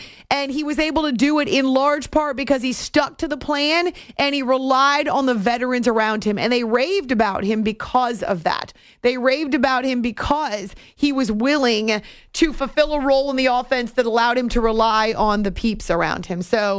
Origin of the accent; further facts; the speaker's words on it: New England, United States; I actually never talked like that when I grew up in New England, but I did use the wicked a ton. People often ask me, how can you be from New England without the accent?